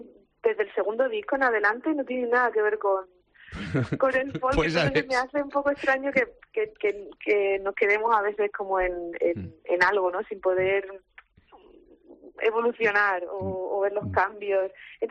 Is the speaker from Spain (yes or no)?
yes; Málaga, Andalusia, Spain; moved away as an adult; now in Madrid, Spain; como me fui con 18 años de Málaga